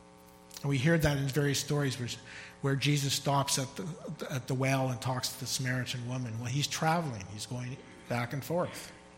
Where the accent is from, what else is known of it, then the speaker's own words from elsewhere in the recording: Chilliwack, British Columbia, Canada; I grew up in Chilliwack, which is down the valley here.